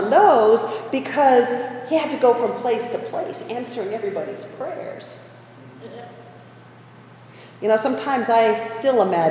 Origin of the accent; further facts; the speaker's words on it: Denver, Colorado, United States; I grew up in Denver, and you could see them out over the plains, tall, towering structures.